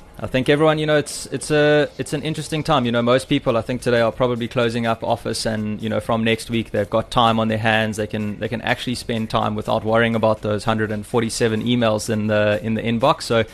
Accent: South Africa; obviously, as a South African, everyone loves to braai and enjoy that outdoor space.

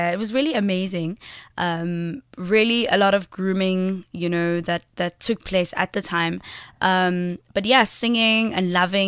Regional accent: Johannesburg, Gauteng, South Africa; Aldo's right in the south of Joburg. That's where I was born and stayed for a few years.

